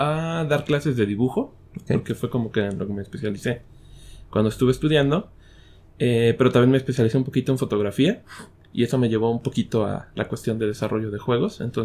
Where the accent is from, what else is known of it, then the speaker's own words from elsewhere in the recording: Pachuca, Hidalgo, Mexico; also born or lived in Sahagún; Yo nací en Sahagún, que está muy cerca de Pachuca, pero me pasé chiquillo a Pachuca y siempre he vivido allá.